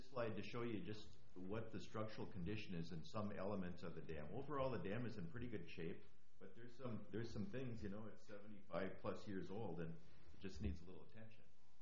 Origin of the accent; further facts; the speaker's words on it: Wisconsin, United States; From a personal standpoint, I'm also a local boy. I grew up on Silver Spring and Green Bay Avenue, and a lot of fun memories about Lincoln Park, Fletch Park, Estabrook Park.